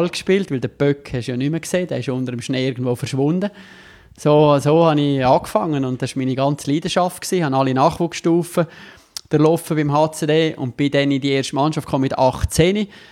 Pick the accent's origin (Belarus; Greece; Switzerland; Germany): Switzerland; Davos, Grisons; now in Rapperswil-Jona, Switzerland; Ich bin in Davos geboren und aufgewachsen. Und bin dort früher auch mit Sport, mit Eishockey, aber auch mit Skifahren in Verbindung gekommen. Und wohne jetzt aber im Unterland, wie mir die Bündner sagen, in Rapperswil-Jona.